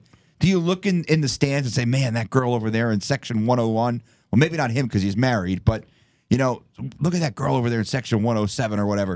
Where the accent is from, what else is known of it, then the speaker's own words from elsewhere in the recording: New Jersey, United States; Todd Frazier from my hometown of New Jersey